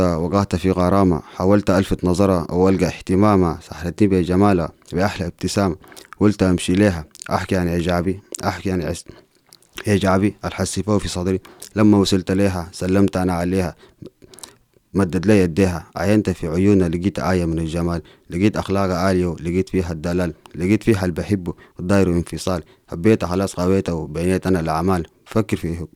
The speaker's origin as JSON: {"language": "French", "country": "Sudan", "said": "je viens du Soudan."}